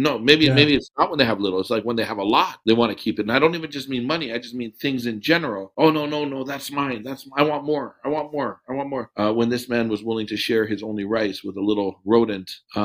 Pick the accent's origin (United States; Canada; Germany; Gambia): Canada; I say we. I'm Canadian.